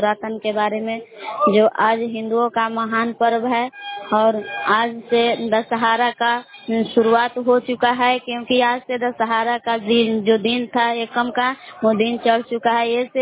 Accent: Belav, Bihar, India; मैं ग्राम बेलाव जिला कैमूर भभुआ के निवासी हूँ।

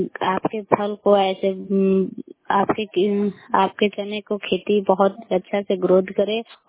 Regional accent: Patna, Bihar, India; मैं पटना वार्ड से बिलोंग करती हूँ।

